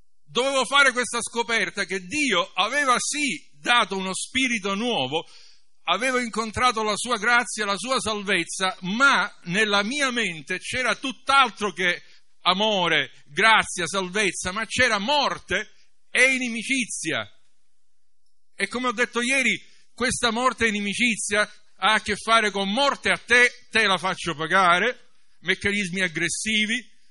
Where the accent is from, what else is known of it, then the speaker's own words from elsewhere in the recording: Sicily, Italy; Io ho discendenze inglesi, pure se sono siciliano dovreste vedermi piccolo, basso, scuro, invece ho gli antenati che vengono dall'Inghilterra